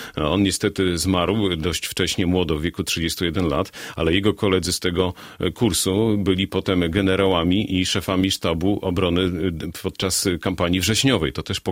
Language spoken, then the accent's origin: Polish; Łapy, Podlaskie Voivodeship, Poland; Jestem rodowitym łapiakiem i uczyłem się w miejscowym liceum ogólnokształcącym.